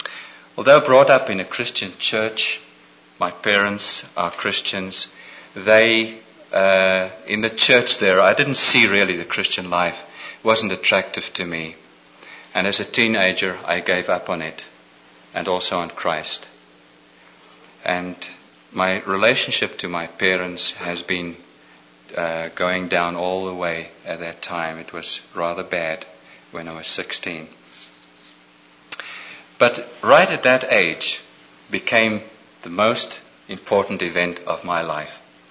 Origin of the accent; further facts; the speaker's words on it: South Africa; I'm Dutch, but born and raised in South Africa. My parents immigrated before the Second World War, and I'm the oldest of five.